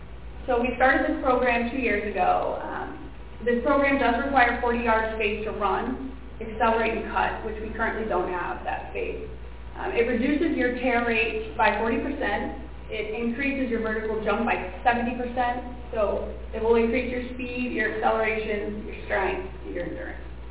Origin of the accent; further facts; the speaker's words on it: Hershey, Pennsylvania, United States; I grew up here in Hershey. I lived here over 32 years. Graduated from Hershey High School.